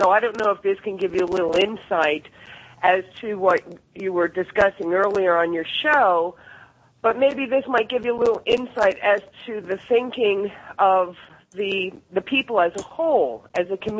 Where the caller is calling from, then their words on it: Tampa, Florida, United States; I'm calling from Tampa, Florida.